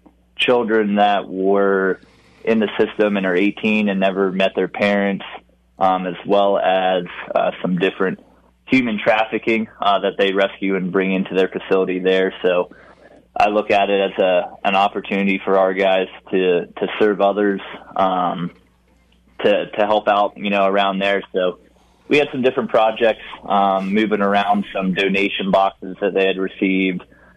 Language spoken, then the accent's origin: English; East Coast, United States; I know I had the opportunity growing up on the East Coast where we took a spring break trip down to North Carolina